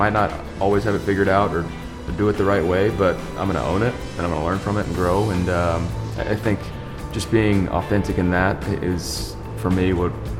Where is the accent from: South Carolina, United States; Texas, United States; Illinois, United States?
Texas, United States; Austin; We go there weekly. growing up in Austin.